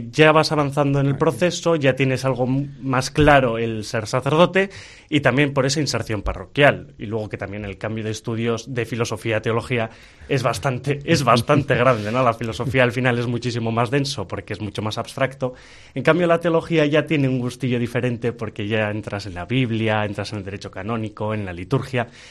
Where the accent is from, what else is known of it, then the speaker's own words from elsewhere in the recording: Las Arenas, Basque Country, Spain; yo vengo de Las Arenas, entonces digo, también es bastante distinto